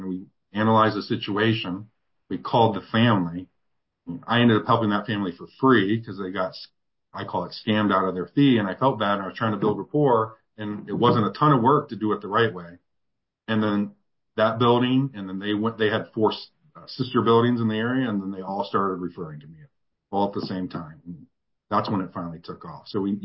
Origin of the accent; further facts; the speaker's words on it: Ohio, United States; I have an office in Northwest Ohio, my hometown.